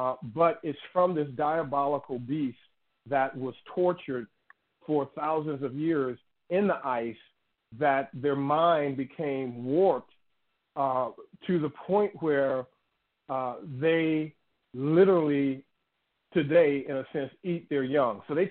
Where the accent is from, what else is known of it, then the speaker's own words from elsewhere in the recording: Chicago, Illinois, United States; Now, I come from Chicago.